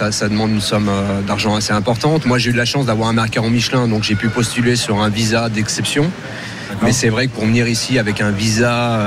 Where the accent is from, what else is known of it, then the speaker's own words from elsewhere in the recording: Vichy, Auvergne-Rhône-Alpes, France; born there; Alors, je suis né dans un no man's land footballistique qu'on appelle l'Auvergne. Je suis né à Vichy.